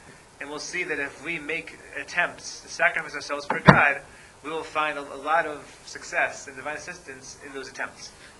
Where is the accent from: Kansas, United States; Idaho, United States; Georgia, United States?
Georgia, United States; Atlanta; I grew up in Atlanta.